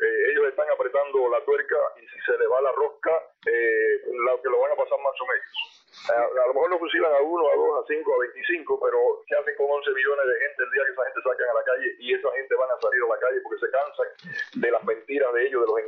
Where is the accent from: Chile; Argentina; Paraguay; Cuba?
Cuba; Es mi derecho como cubano a estar en mi país.